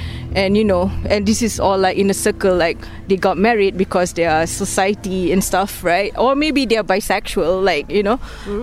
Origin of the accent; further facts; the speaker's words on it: Malaysia; now in Ireland; I'm originally from Malaysia. I just moved to Ireland, Republic of Ireland, in July 2021, in the midst of pandemic.